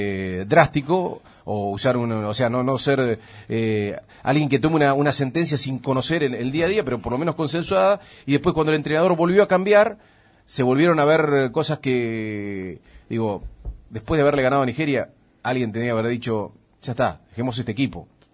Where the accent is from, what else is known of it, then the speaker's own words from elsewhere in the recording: Argentina; lo que somos los argentinos